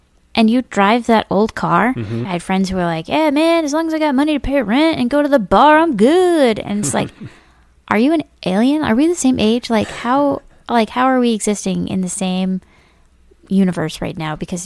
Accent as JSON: {"language": "English", "region": "Midwest", "country": "United States", "lives_now": "Washington, D.C., United States", "said": "I moved from Midwest to Washington, D.C., which is a pretty big change going from, you know, small, medium cities to this huge metropolitan area with tons of people."}